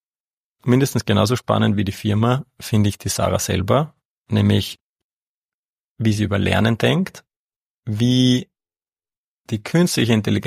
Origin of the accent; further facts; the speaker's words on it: Ried im Innkreis, Upper Austria, Austria; Wir sind beide im Innviertel in Ried aufgewachsen